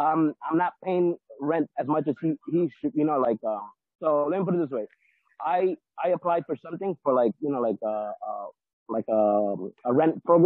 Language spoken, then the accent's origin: English; Bronx, New York, United States; Yes. I'm originally from the Bronx.